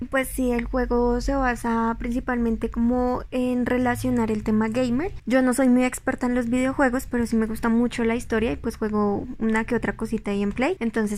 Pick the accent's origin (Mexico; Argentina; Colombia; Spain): Colombia; Manta, Cundinamarca; also born or lived in Guateque, Boyacá; Yo nací en Guateque, Boyacá, y me crié mis primeros años en Manta, Cundinamarca